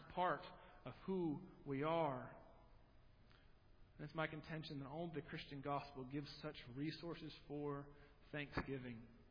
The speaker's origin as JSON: {"language": "English", "town": "Wellsboro", "region": "Pennsylvania", "country": "United States", "tie": "born or raised there", "said": "a 75-degree day in Wellsboro, Pennsylvania, my hometown."}